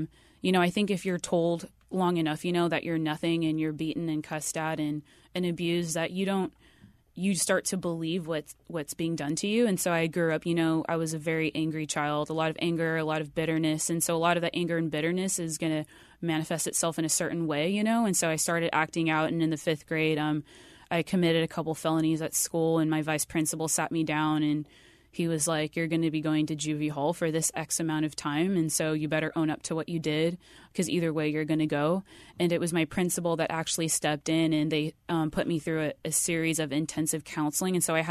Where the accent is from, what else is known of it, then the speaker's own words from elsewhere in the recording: Riverside, California, United States; So I grew up in Riverside.